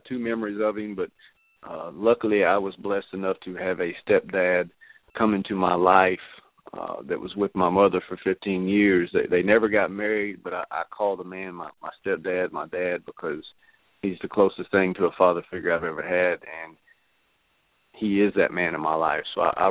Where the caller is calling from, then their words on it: Arkansas, United States; calling from Arkansas.